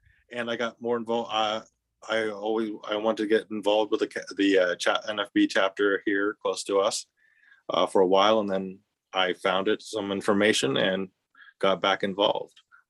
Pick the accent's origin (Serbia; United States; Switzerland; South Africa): United States; Harrisburg, Pennsylvania; also born or lived in Virginia; I grew up here originally in the Harrisburg area and started going to school up here, then had a crazy notion of leaving the area and moved to Virginia for a while.